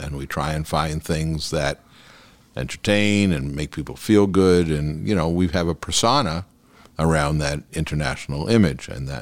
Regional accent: New York, United States; now in Beverly Hills, United States; I came from New York. I came out here. I came to California in 1982. Beverly Hills in 94.

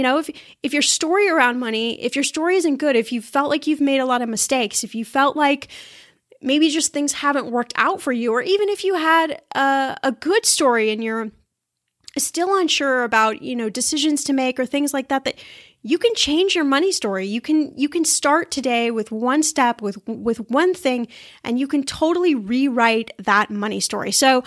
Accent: Midwest, United States; born there; now in California, United States; I don't know if I would call it an accent, but I was born in the Midwest, so maybe you hear a little bit of that. But I've lived in California for so many years

